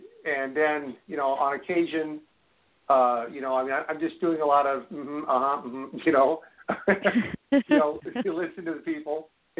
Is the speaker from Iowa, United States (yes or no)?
yes; Iowa, United States; a lot of the Amish people that I knew growing up in Iowa, you know, in my part of Iowa, you know, they're very well off.